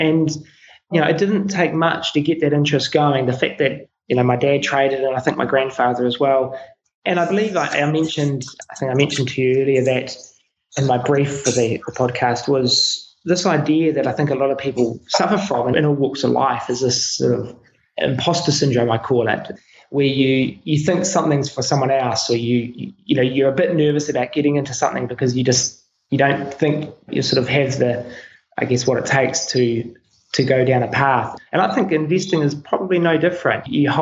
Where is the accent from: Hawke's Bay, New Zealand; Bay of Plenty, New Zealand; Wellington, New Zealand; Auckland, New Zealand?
Wellington, New Zealand; So I grew up in Wellington, New Zealand, second youngest of nine.